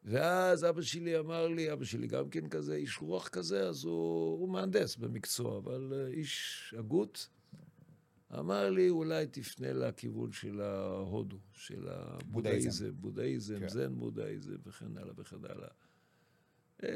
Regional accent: Eilat, Southern District, Israel; אני גדלתי בית חילוני באילת

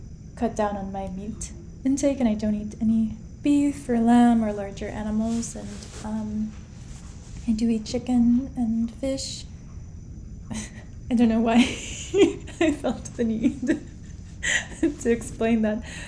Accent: Kazakhstan; as I said, I am from Kazakhstan, and there we eat a lot of, I guess, like post-Soviet country shared foods like cottage cheese.

